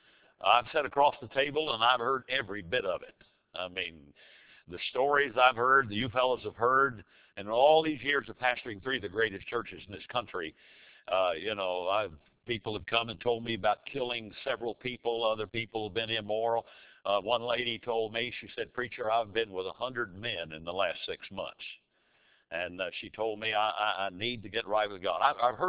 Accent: Odd, West Virginia, United States; born there; I was born in West Virginia. You notice in the little bulletin article, I was born in Odd, O-D-D, and that explains a lot of things.

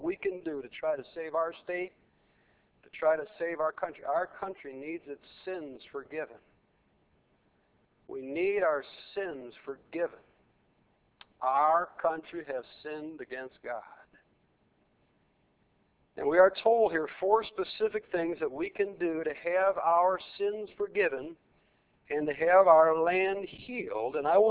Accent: United States; And we need then, because we are American citizens, we need to be concerned for our country.

